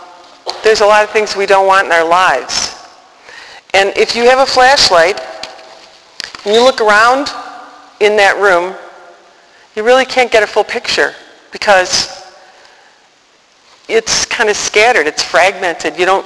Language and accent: English; Chicago, Illinois, United States; And so, I am here from Chicago to bring you hope.